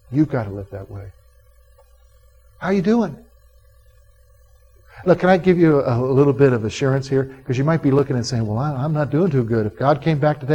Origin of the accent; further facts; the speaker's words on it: the South, United States; I come from the South, and one of the big things in the South that you cannot do is mixed bathing.